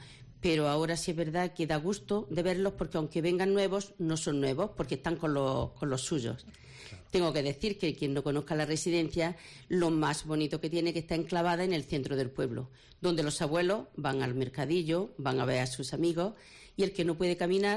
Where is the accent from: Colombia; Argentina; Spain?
Spain; Granada, Andalusia; accent: Andalusian; Efectivamente, no sé qué hago aquí, pero bueno, soy de Granada.